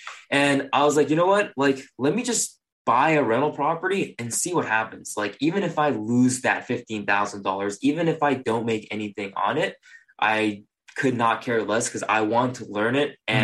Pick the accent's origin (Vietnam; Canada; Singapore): Singapore; moved away as an adult; also born or lived in Japan; now in Long Beach, United States; I was actually born in Japan and I grew up in Singapore. So okay. I'm not, you know, natively from the U.S., came here when I was 18 for university. And then I'm currently living in Long Beach, California